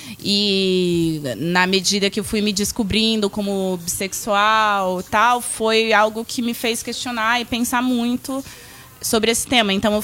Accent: Northeast Region, Brazil; Que eu sou nordestina, defendo muito.

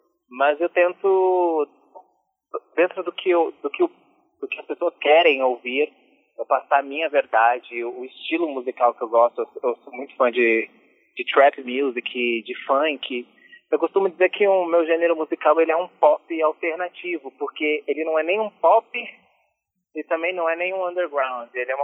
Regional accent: São Paulo, Brazil; also born or lived in Rio de Janeiro; Eu, principalmente porque vim do interior de São Paulo, uhum, e me consagrei no Rio de Janeiro. Hoje eu moro em São Paulo

